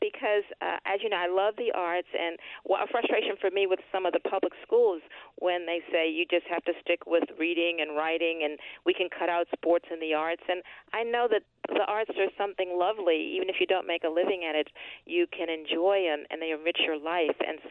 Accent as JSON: {"language": "English", "town": "Baltimore", "region": "Maryland", "country": "United States", "tie": "born or raised there", "said": "I grew up in West Baltimore. I had the same zip code as Freddie Gray."}